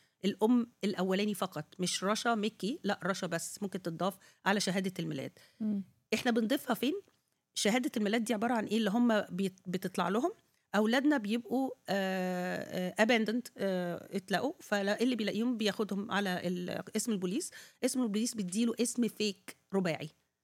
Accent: Egypt; احنا تربينا كلنا الجنريشن القديمة الأكبر شوية تربينا في مصر

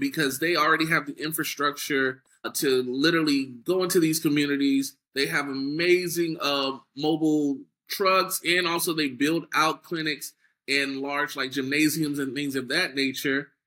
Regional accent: Liberty City, Florida, United States; I'm born and raised in Liberty City, Florida. So I got to shout out my hood.

